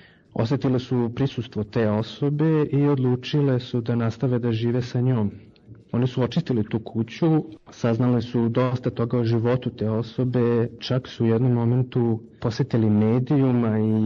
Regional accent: Bosnia & Herzegovina; also born or lived in Serbia / Pančevo; now in Paris, France; rođen sam u Jugoslaviji, odrastao sam u Bosni i Srbiji, živeo sam u Pančevu duži niz godina, poslednjih 5 godina živim u Parizu, u Francuskoj.

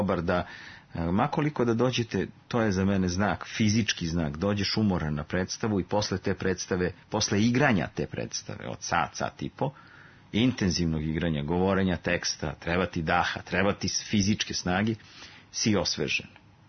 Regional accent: Kragujevac, Šumadija, Serbia; a ja sam iz Kragujevca.

